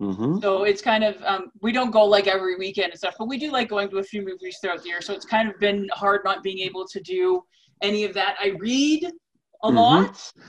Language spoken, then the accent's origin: English; Alberta, Canada; So I'm a Canadian girl. I'm in Alberta, the prairie, so very much beef country.